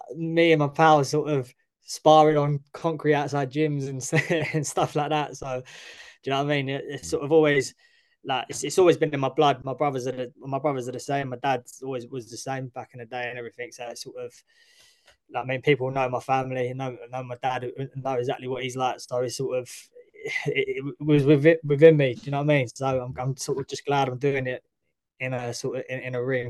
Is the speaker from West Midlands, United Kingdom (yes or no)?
no; London, United Kingdom; now in Essex, United Kingdom; Yeah, so originally I'm from East London, born and raised in East London when I was younger. My family sort of all East London, all from around Mile End, Stepney, Poplar, all around that way. Moved out into Essex about 16 years ago